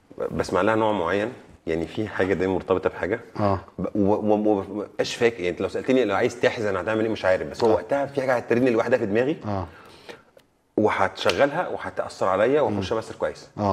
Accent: Saqulta, Sohag Governorate, Egypt; accent: Saidi; انا صعيدي من سوهاج

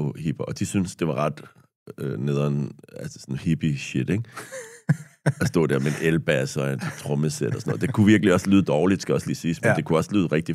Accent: Copenhagen, Capital Region of Denmark, Denmark; jeg er også fra Christianshavn.

